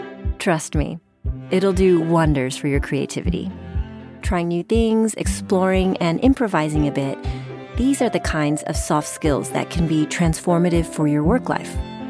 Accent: Texas, United States; also born or lived in Asia; I grew up in Texas to parents from Taiwan.

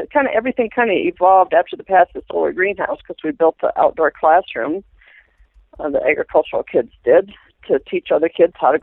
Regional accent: Michigan, United States; now in Montana, United States; No, I'm from Southern Michigan.

